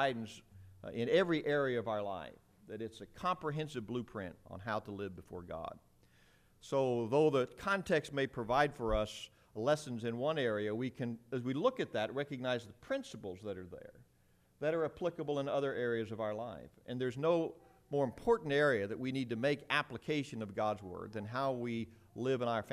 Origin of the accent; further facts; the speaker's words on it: Cincinnati, Ohio, United States; now in Fort Myers, United States; I grew up in Cincinnati. This is really home to me, though I've been in Fort Myers for 28 years. Cincinnati, I guess, will always be home.